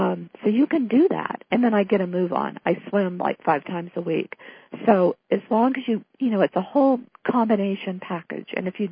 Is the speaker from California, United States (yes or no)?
yes; San Francisco, California, United States; It's an underlying theme in this book because I'm from San Francisco, the Bay Area.